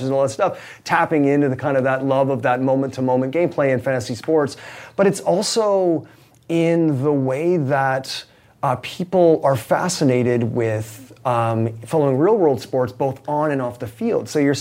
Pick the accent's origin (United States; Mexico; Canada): Canada; I grew up a diehard Vancouver Canucks fan. I mean, I'm Canadian, so, you know, hockey was a sport that I grew up loving.